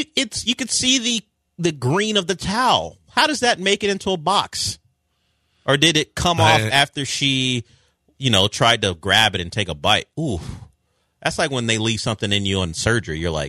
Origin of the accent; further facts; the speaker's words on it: California, United States; I come from Southern California, the capital of the world for police chases.